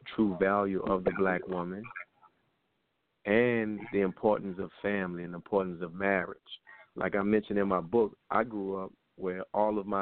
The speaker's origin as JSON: {"language": "English", "town": "New Orleans", "region": "Louisiana", "country": "United States", "tie": "born or raised there", "said": "Well, you know, I'm actually from New Orleans, so New Orleans is about an hour or so away from Baton Rouge, but I'm a New Orleans native."}